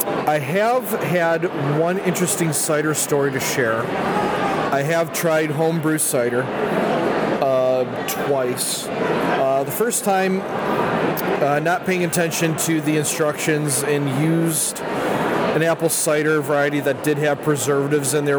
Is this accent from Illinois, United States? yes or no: yes; Chicago, Illinois, United States; I'm from Chicago, Illinois.